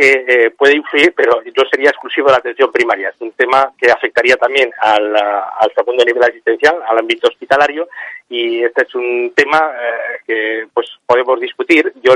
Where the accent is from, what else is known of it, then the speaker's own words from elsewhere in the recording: Zaragoza, Aragon, Spain; now in Catalonia, Spain; yo soy una persona forastera, si yo soy de Zaragoza, yo llevo más de 20 años en esta comunidad autónoma, hice la residencia en Barcelona